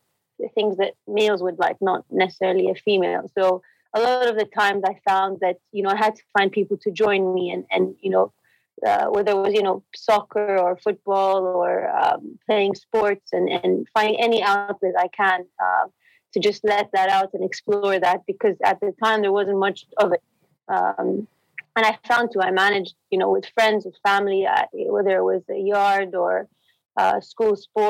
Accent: Jeddah, Makkah Province, Saudi Arabia; I grew up in Saudi, in Jeddah. Studied there. Graduated high school from there. So, basically Saudi through and through.

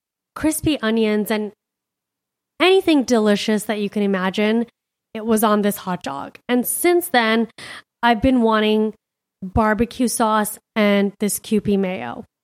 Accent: Miami, Florida, United States; You know, I'm a city girl. I'm from Miami. We can drive through dicey neighborhoods, you know, hear some gunshots, but mountains?

